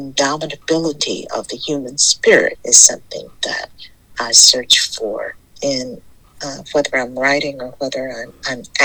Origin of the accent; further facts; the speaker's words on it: Dallas, Texas, United States; Originally from Dallas, Texas, born and raised.